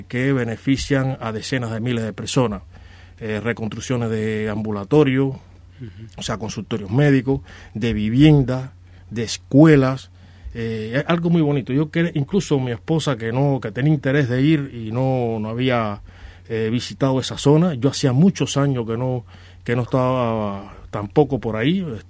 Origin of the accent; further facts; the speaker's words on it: Havana, Cuba; soy de Ciudad de La Habana, y ahí en la barriada me muevo entre 10 de octubre, la barriada de Lauton y el Cotorro